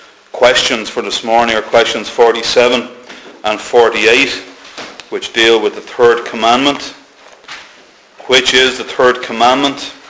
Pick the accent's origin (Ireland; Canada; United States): Ireland; it's passed off as just common to our culture and something that we do as Irish people.